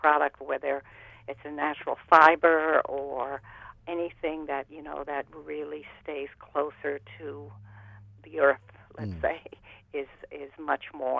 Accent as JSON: {"language": "English", "country": "United States", "said": "You know, I'm an American craftsman"}